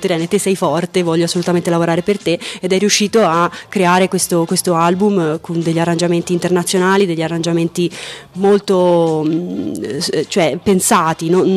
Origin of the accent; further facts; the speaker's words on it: Tuscany, Italy; Sai, noi toscanacci siamo tutti un po' pazzi